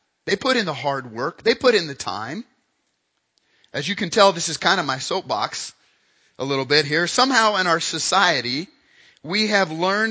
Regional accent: Wyoming, United States; now in Chadron, United States; My home state is Wyoming. I always wanted to go back to Wyoming and join a practice.

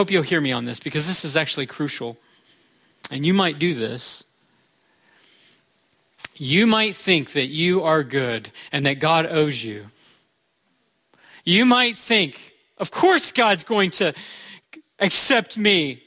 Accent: Deep South, United States; I'm from the Deep South, though, so I have an excuse.

